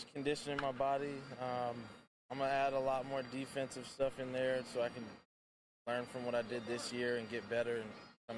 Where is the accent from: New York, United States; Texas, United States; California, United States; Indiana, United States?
California, United States; I am. I'm born and raised in the Bay Area, in the East Bay, so it's been amazing to play in the ballpark I grew up going to.